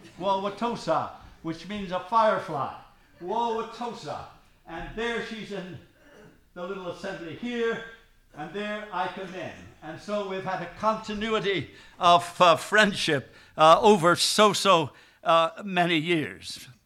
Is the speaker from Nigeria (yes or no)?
no; Ireland; of course, being Irish and being very handsome